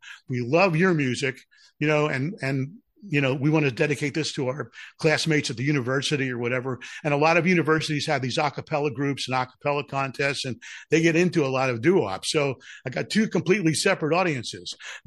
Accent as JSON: {"language": "English", "town": "Pittsburgh", "region": "Pennsylvania", "country": "United States", "tie": "born or raised there", "said": "You know, when I was growing up in Pittsburgh, I want to hear this"}